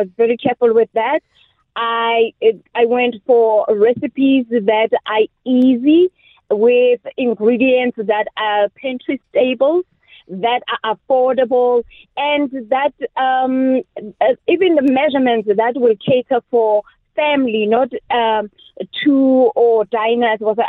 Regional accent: South Africa; as an African, as South African, we should celebrate our food

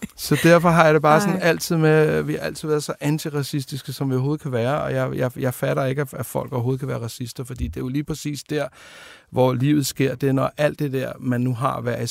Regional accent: Tårnby, Capital Region of Denmark, Denmark; born there; Født ude ved Tårnby, hvor var det nederen, mand? Der var ikke engang nogen sorte.

